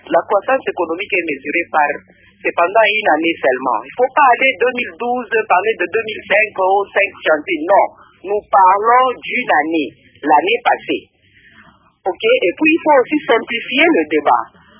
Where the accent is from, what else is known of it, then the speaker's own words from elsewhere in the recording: Lubumbashi, Haut-Katanga, DR Congo; Parce que moi, je viens de Lubumbashi.